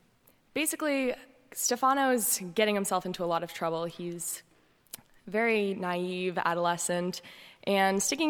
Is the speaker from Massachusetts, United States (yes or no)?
yes; Marshfield, Massachusetts, United States; I'm from Marshfield, Massachusetts.